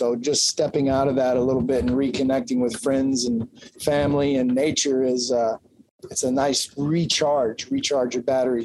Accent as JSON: {"language": "English", "region": "Kentucky", "country": "United States", "said": "and I'm from Kentucky, as you can see on my"}